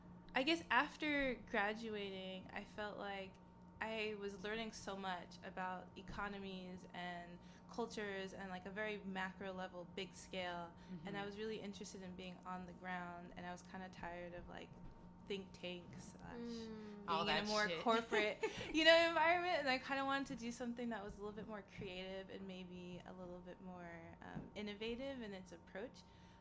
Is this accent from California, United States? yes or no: yes; California, United States; I grew up in California. My family is Colombian from Cali.